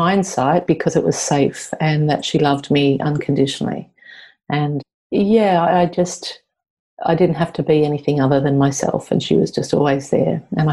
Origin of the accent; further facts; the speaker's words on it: Australia; as an Aussie, we abbreviate everything